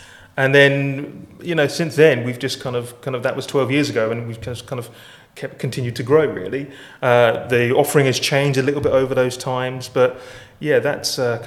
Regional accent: Luton, East of England, United Kingdom; So I grew up in Luton, though I've kind of lost the accent a little bit, thanks to my mum.

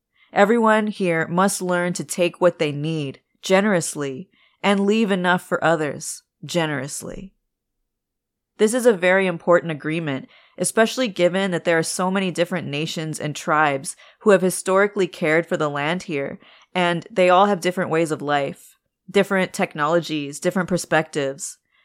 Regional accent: Manitoba, Canada; now in Toronto, Canada; Growing up in Manitoba, I dreamt of going to Montreal and studying music there.

